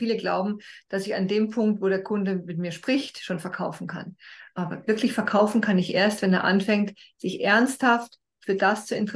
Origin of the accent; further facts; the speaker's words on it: Austria; ich bin in Österreich geboren, schön, dass ich da bin.